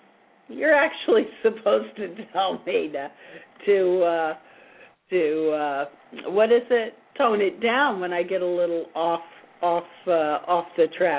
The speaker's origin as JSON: {"language": "English", "country": "Ireland", "said": "Of course, I'm Irish, and I get to say something like"}